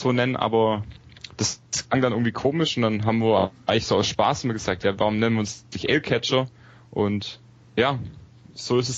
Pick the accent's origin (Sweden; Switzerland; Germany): Germany; Aalen, Baden-Württemberg; born there; ich bin in Aalen geboren